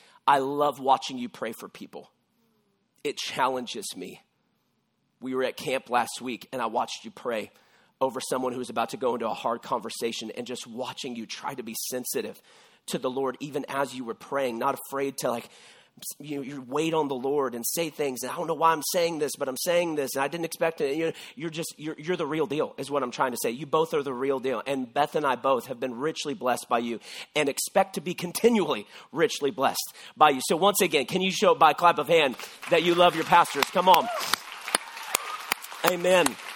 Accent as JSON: {"language": "English", "region": "Texas", "country": "United States", "tie": "born or raised there", "said": "I am originally a Texan. Okay. Born and raised and reared, however you want to say it. I am a Texan."}